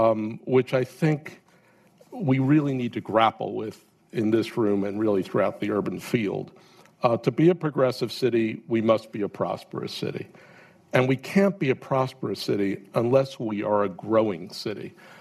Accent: Brooklyn, New York, United States; I grew up in Brooklyn, New York. near Coney Island when Brooklyn was Brooklyn.

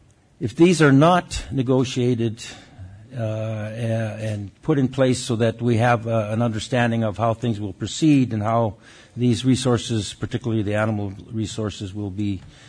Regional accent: Barrow, Alaska, United States; I grew up with Edward. We're both from Barrow. We played basketball together for the high school team

